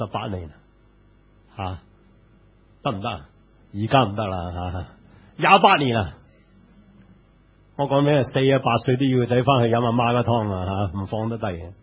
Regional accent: New Territories, Hong Kong; 我在新界长大，我们在新界的时候听见那些人经常唱一首歌

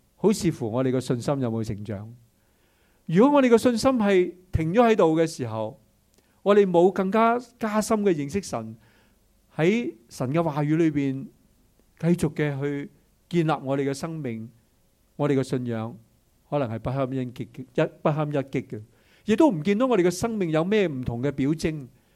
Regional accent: China; 所以我们中国人初一我就做十五

